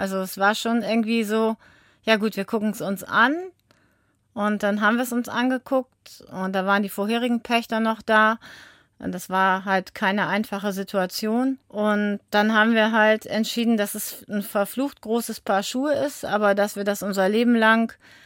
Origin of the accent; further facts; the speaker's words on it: Barkhausen, Lower Saxony, Germany; Ich komme aus Barkhausen, das ist im Kreis Bad Essen.